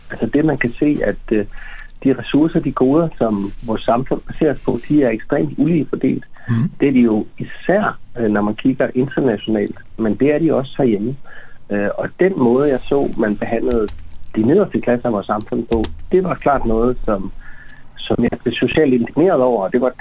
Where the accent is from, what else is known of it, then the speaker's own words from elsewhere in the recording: Region of Southern Denmark, Denmark; jeg kom fra Sydfyn. Jeg er opvokset på Sydfyn i sådan et godt friskolemiljø.